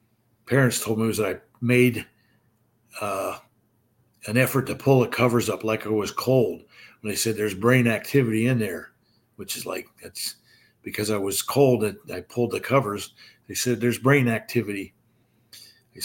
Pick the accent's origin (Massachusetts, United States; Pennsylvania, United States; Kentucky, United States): Pennsylvania, United States; Selinsgrove; Did a year at Susquehanna University, which is in Selms Grove, my hometown.